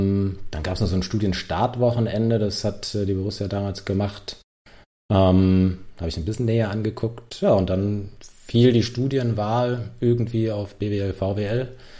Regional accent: Leipzig, Saxony, Germany; Ich bin in Leipzig groß geworden. Wir sind 93 hier nach Leipzig gezogen.

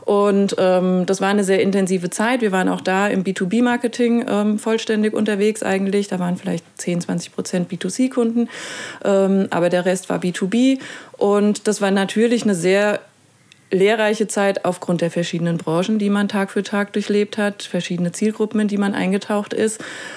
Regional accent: Aschaffenburg, Bavaria, Germany; Ich bin Aschaffenburgerin, bin in Aschaffenburg geboren, habe dort auch studiert

